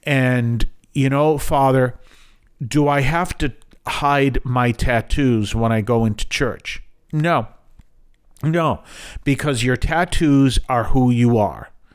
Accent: New England, United States; I'm from New England, because I never say I'm from Boston or Massachusetts. I'm from New England. I love the whole concept of New England.

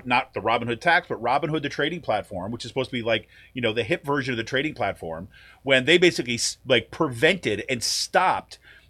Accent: Utica, New York, United States; My hometown of Utica, New York, was a perfect example of this.

